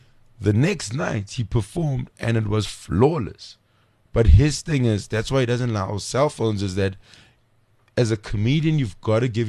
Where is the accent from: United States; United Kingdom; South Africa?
South Africa; Durban, KwaZulu-Natal; So once he found out we're from South Africa, he kind of freaked out, joined us.